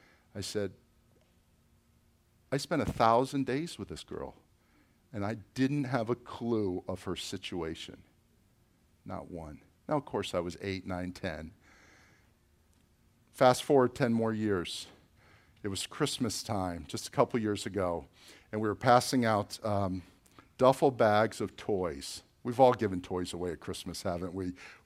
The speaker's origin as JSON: {"language": "English", "town": "Boca Raton", "region": "Florida", "country": "United States", "tie": "born or raised there", "said": "Back in first grade, I went to school here in Boca Raton. I'm from Boca, I told you that. I grew up in Royal Palm. Okay, so I grew up on the right side of the tracks."}